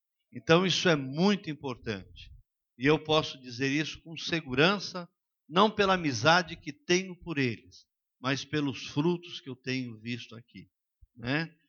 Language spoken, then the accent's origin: Portuguese; São Paulo, Brazil; Nós somos lá do Brasil, de São Paulo.